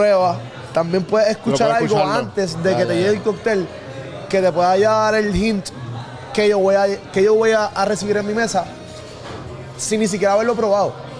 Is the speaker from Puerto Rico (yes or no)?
yes; Río Piedras, Puerto Rico; Yo soy de Río Piedra y él es de Carolina.